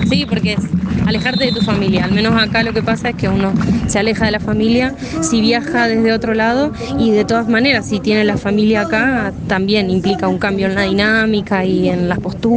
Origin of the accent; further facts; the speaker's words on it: Río Gallegos, Santa Cruz, Argentina; now in San Antonio Oeste, Argentina; No, yo soy de Río Gallegos, de Santa Cruz.